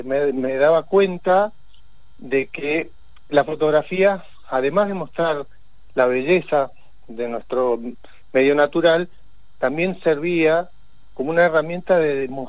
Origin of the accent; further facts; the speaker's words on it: Zapala, Neuquén, Argentina; moved away as an adult; also born or lived in La Plata; yo nací en Zapala, en provincia de Neuquén, claro, que no conoce. Y después del secundario que hice también en Zapala, me fui a estudiar a la ciudad de La Plata.